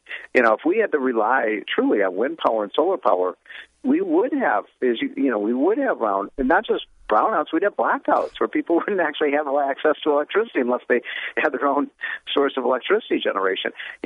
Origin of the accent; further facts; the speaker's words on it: Chicago, Illinois, United States; Know, I grew up in Chicago.